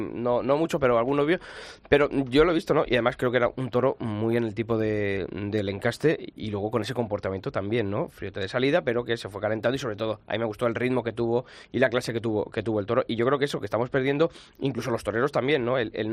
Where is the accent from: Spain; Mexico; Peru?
Spain; Salamanca, Castile and León; como salmantino